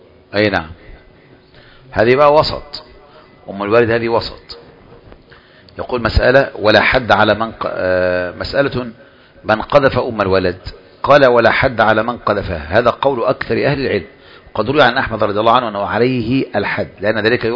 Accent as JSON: {"language": "Arabic", "country": "Egypt"}